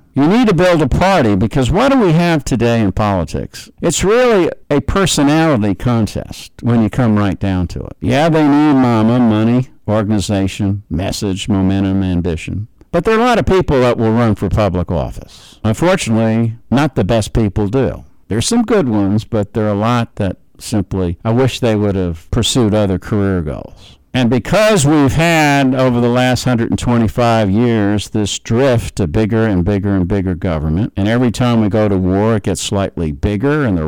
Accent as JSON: {"language": "English", "region": "New York", "country": "United States", "said": "I'm from New York. I understand what that means."}